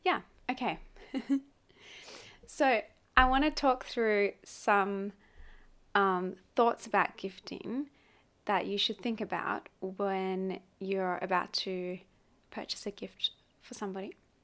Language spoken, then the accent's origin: English; Australia; now in Hong Kong; I am living currently in Asia in Hong Kong, and I'm from Australia.